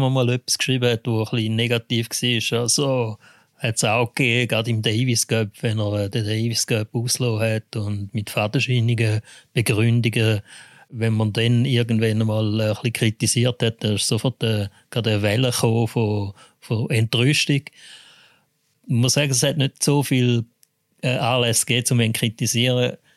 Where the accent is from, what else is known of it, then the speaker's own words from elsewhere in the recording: Switzerland; Also ich glaube, bei uns in der Schweiz ist vor allem vielfach, habe ich immer gehört